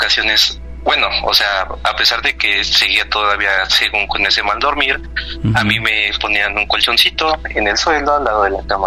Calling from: Ecatepec, State of Mexico, Mexico; Desde Ecatepec, eso es. Estado de México.

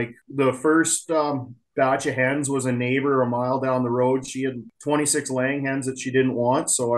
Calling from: Boissevain, Manitoba, Canada; I'm calling in from Boisvain, Manitoba, just 45 minutes south of Brandon.

